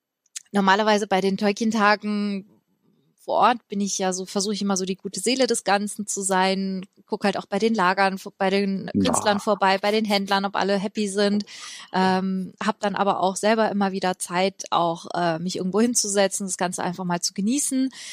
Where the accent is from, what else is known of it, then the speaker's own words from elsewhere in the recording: Bavaria, Germany; Ich komme ja aus Bayern, auch wenn man es mir meistens nicht anhört.